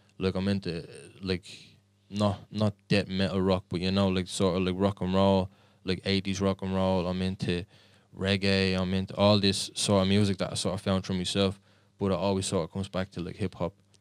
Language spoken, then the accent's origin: English; Dublin, Leinster, Ireland; I grew up in the Liberties, but more Brightway Street Flats, and now I'm just living down by the Coombe, same area.